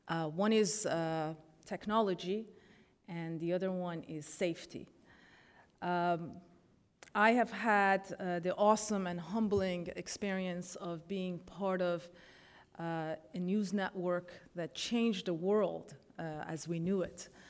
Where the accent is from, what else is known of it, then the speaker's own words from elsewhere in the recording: Iran; moved away; I'm originally, I was born in Iran, I was raised in Iran, and left just before the 1979 revolution.